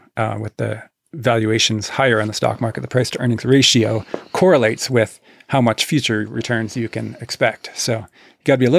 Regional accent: Canada; Again, as a Canadian, I would always say this

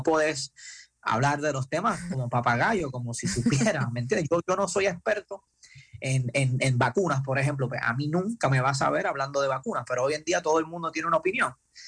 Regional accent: Puerto Rico; Yo soy de Puerto Rico y, claro. Y nosotros lo hemos vivido muy fuerte.

